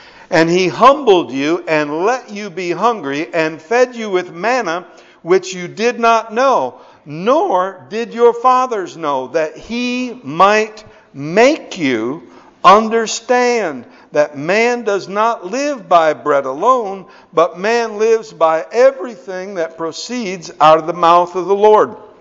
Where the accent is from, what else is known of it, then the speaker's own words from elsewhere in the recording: United States; I'm an American. Maybe you can tell that by my accent.